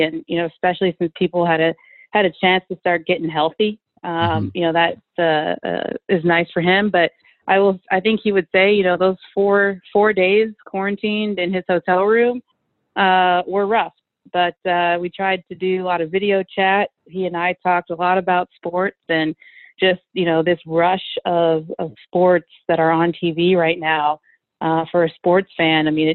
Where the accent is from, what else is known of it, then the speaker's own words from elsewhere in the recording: India; I grew up in India